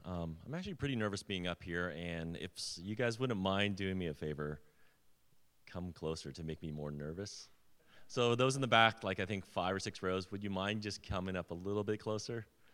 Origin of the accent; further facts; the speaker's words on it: Sunnyvale, California, United States; also born or lived in Mountain View / San Jose / Los Altos Hills; now in Cupertino, United States; I was born in Mountain View. I grew up and lived in Sunnyvale, San Jose, Los Altos Hills. And recently, the last 19 years, I've been in Cupertino.